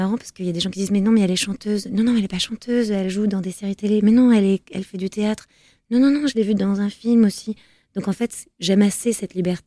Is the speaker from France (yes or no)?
yes; Senlis, Hauts-de-France, France; C'est là où je suis née, c'est là où, c'est là où j'ai grandi et là où mes parents travaillaient.